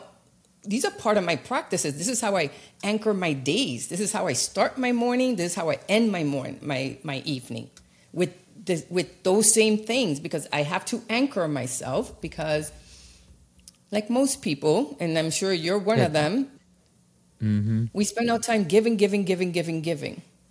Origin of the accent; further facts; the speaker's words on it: United States; and I'm an American, born and raised, but the doctors here couldn't help me.